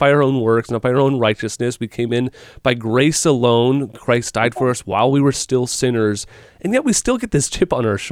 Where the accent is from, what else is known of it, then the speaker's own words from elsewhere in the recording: Midwest, United States; Where I grew up in the Midwest, we had 5 churches all on the same street, and we didn't even play a softball against those other churches. But when I came to New England